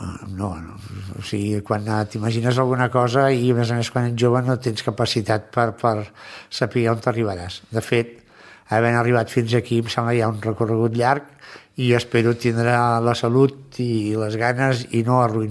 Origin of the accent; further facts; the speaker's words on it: Catalonia, Spain; com a català, per no llançar res